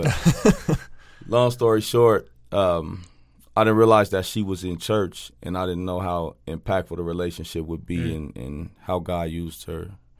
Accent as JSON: {"language": "English", "town": "Denver", "region": "Colorado", "country": "United States", "tie": "born or raised there", "said": "In Colorado. I grew up in Northeast Denver."}